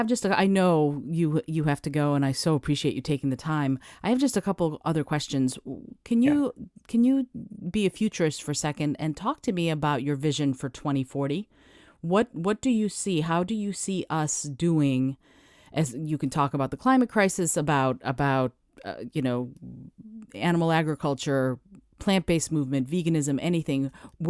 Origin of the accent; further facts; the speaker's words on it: Detroit, Michigan, United States; Because I grew up in Detroit, even though I wasn't born in the USA, but I grew up in Detroit